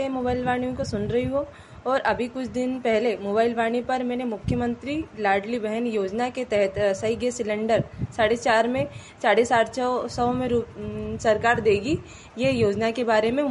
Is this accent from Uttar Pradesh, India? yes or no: no; Raju, Madhya Pradesh, India; मैं ग्राम रजू जिला खंडवा की रहने वाली हूँ।